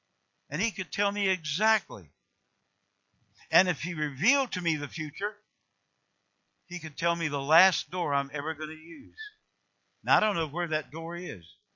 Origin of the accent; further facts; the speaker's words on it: Roanoke, Virginia, United States; born there; My dad showed me that house that I was born in Roanoke.